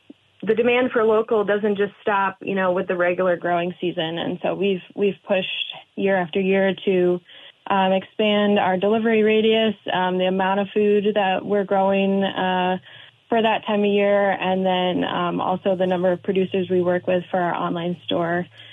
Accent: East Coast, United States; now in Montana, United States; And so I come from the East Coast where season extension and winter growing is a little bit more common. So I brought that here with me.

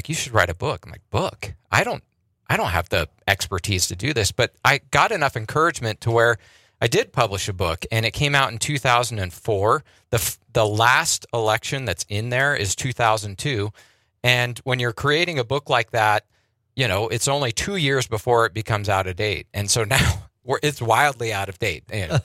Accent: Billings, Montana, United States; It's great to be back in my hometown, Billings.

